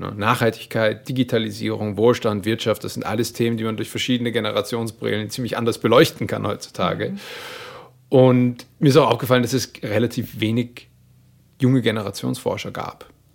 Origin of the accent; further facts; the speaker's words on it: Hamburg, Germany; born there; Ich bin in Hamburg geboren.